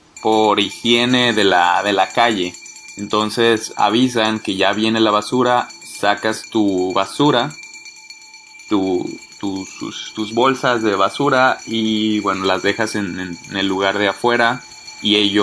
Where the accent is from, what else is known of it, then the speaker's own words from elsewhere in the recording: Mexico; Nosotros como mexicanos a lo mejor ya estamos habituados